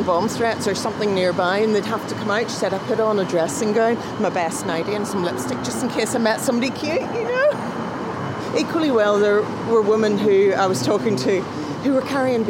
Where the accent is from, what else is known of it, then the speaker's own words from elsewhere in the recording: Belfast, Northern Ireland, United Kingdom; I lived here every day of my life.